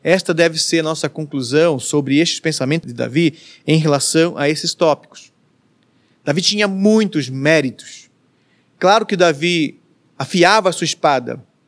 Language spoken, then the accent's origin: Portuguese; Minas Gerais, Brazil; born there; para alguém leigo como eu, que nasci em Minas Gerais, uma terra que não é banhada pelo mar